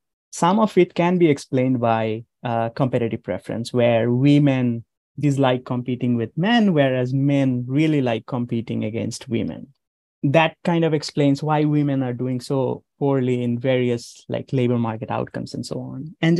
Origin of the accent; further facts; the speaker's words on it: Rajshahi Division, Bangladesh; I grew up in Bangladesh, and I grew up in Rajshahi region, which is like home to all the Santals. I kind of grew up with them